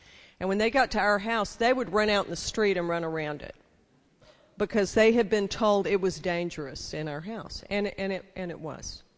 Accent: Texas, United States; Because I grew up in Texas, we were all armed.

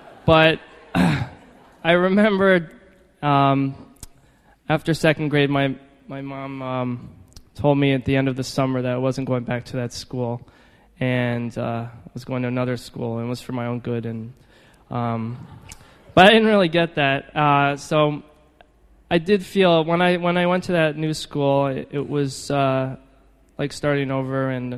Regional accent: New York City, New York, United States; I grew up on the Upper East Side, not far from here.

